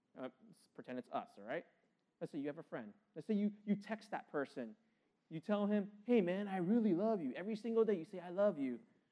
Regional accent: Kuala Lumpur, Malaysia; visiting my hometown in Kuala Lumpur, Malaysia, right?

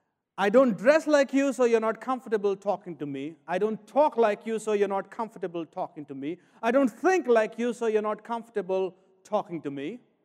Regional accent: India; I cannot find out being an Indian.

